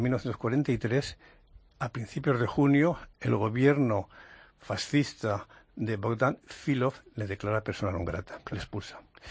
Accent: Béjar, Castile and León, Spain; o sea, de mi ciudad natal, de Béjar, no había allí, ¿no?

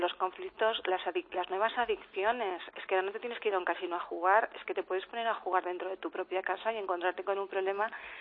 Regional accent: Valladolid, Castile and León, Spain; now in Madrid, Spain; yo que sabes que soy de Valladolid y ahora estoy aquí en Madrid llevando este programa

